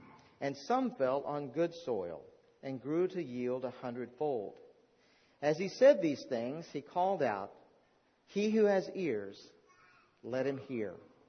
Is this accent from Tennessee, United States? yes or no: no; Texas, United States; I remember growing up in Texas, the grass that would grow up in the driveway would get burned off because in the Texas heat.